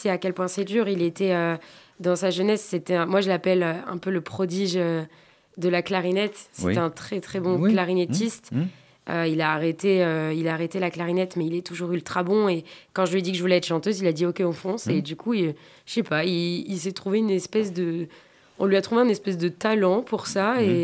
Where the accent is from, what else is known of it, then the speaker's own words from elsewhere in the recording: Nouvelle-Aquitaine, France; born there; voilà. Qu'est-ce que je fous dans le Périgord ? Ben, je suis née là.